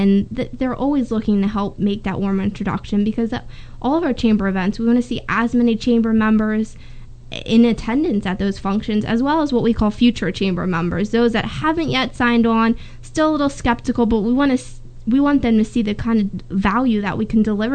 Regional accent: Phillipsburg, New Jersey, United States; Phillipsburg is much different than Easton, and I was born and raised in Phillipsburg, and so Easton was very new to me when I came in.

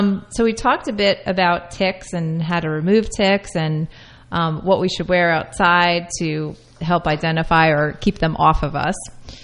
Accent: South Plainfield, New Jersey, United States; So, and I grew up in South Plainfield

